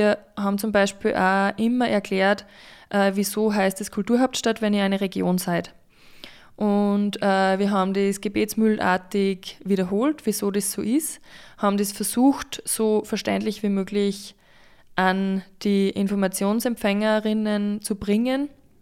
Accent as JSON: {"language": "German", "town": "Ebensee", "region": "Upper Austria", "country": "Austria", "said": "und ich bin aus Ebensee"}